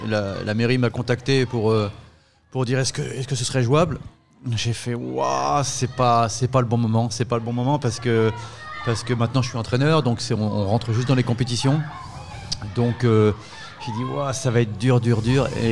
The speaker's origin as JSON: {"language": "French", "town": "Fécamp", "region": "Normandy", "country": "France", "tie": "born or raised there", "moved": "as an adult", "said": "ça fait 35 ans que je suis parti de Fécamp. Je suis resté ici jusqu'au bac et puis après, je suis parti pour les questions d'études."}